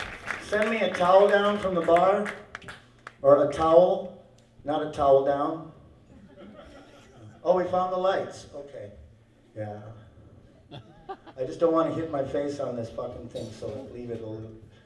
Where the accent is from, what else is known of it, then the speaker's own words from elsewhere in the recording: Minnesota, United States; But I'm from Minnesota, so you know what I get to say.